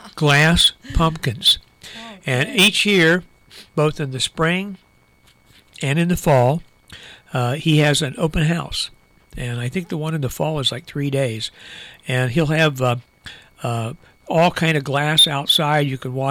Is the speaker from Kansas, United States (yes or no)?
no; Logan, Ohio, United States; also born or lived in Scioto County; Now, I grew up in Logan. My family came from Scioto County. We moved to Logan when I was about 10 years old. And I grew up there, went to school there, went to high school there.